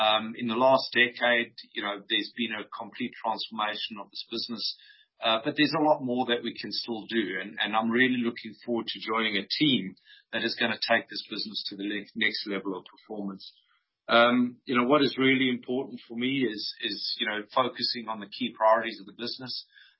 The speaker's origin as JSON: {"language": "English", "country": "South Africa", "said": "I am South African. I have lived in a number of countries around the world, so I consider myself a bit of a global citizen in that respect."}